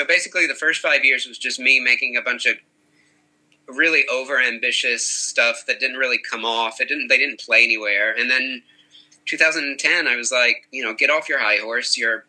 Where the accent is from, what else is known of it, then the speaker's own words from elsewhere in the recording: the Carolinas, United States; I grew up in the Carolinas.